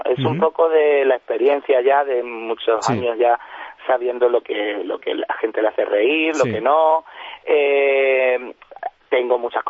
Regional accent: Andalusia, Spain; accent: Andalusian; lo hablo con acento andaluz, pero bueno, lo hablo como puedo

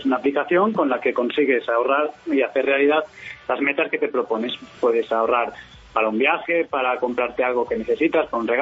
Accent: A Coruña, Galicia, Spain; now in Valencia, Spain; aquí nos vinimos para Valencia. Nosotros somos gallegos, somos de La Coruña, y nada, dejamos todo y nos vinimos para aquí.

